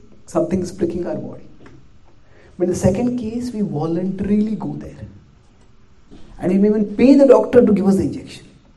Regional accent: India; born there; And I was born in India.

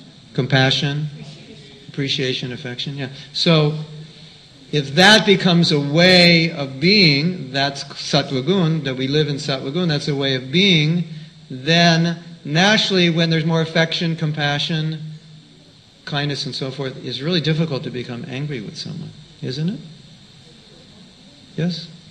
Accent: United States; And I'm an American. So, you know, as Americans, you know, you naturally know you're better than everybody else, right?

